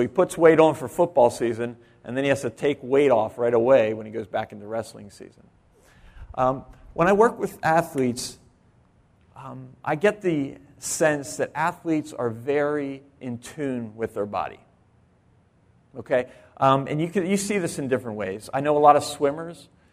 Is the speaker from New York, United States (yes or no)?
no; Boyertown, Pennsylvania, United States; now in Lancaster, United States; We're from Boyertown, so we're locally grown, and I worked in Ole for a little while as a youth pastor, but we're local people. I currently live in Lancaster in the city